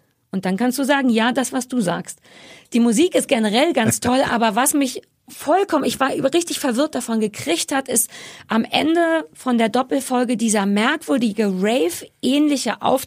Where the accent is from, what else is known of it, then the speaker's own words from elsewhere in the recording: Berlin, Germany; Ich bin am Alexanderplatz groß geworden